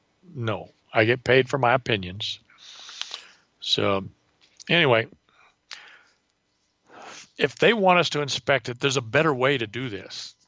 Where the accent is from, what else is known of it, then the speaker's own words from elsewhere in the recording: California, United States; now in Las Vegas, United States; I was born and raised in California, currently living in Las Vegas